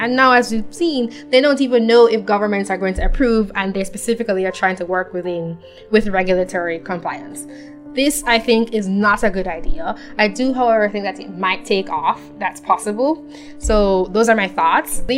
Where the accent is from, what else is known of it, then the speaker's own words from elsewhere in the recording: Jamaica; now in United States; I'm from Jamaica and I live in the US and I have had to send money back home and also vice versa.